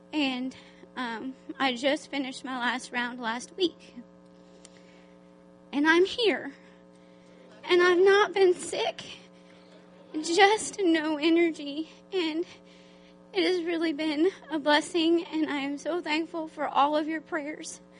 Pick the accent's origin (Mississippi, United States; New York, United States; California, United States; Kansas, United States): Mississippi, United States; Pearl; I am from Pearl, Mississippi.